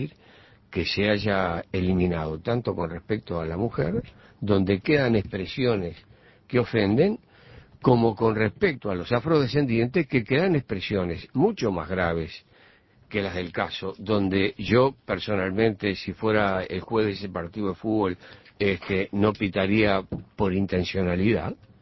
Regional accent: Montevideo, Uruguay; que soy de Palermo.

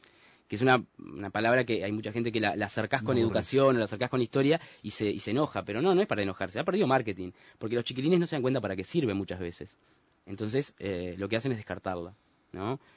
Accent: Parque del Plata, Canelones, Uruguay; also born or lived in Montevideo; Yo soy de la costa. En realidad soy de Montevideo, pero me crié en la costa, en Parque del Plata.

